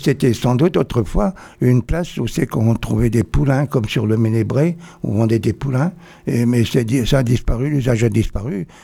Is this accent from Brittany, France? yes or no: yes; Lanrodec, Brittany, France; born there; Ben, je suis né à Lanrodec.